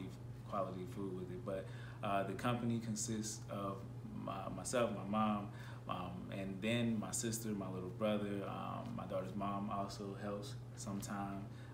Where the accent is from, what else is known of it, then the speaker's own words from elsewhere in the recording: Fort Lauderdale, Florida, United States; Well, I'm 30 years old. I'm from Fort Lauderdale, Florida. I'm a graduate of Florida A&M.